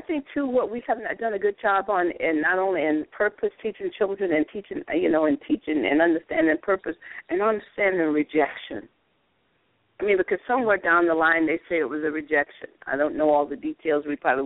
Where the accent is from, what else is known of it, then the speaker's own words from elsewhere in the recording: Florida, United States; You know, I mean, I grew up in Florida, and we thought we weren't going to graduate because we thought Cuba and America was going to be at war in 1962, 63.